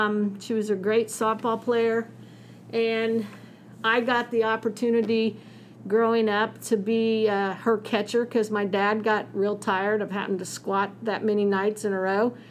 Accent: Wichita, Kansas, United States; I think I grew up in the Wichita area and had some great experiences.

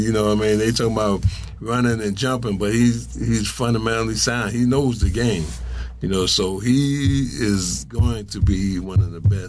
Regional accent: New York, United States; Because like I said, growing up in New York, it's a lot of great players.

